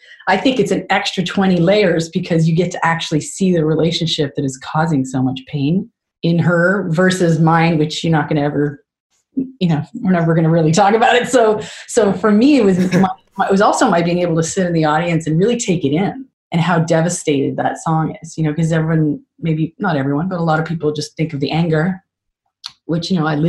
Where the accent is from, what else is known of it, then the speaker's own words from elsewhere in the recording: Canada; because I'm such a Canadian imploder.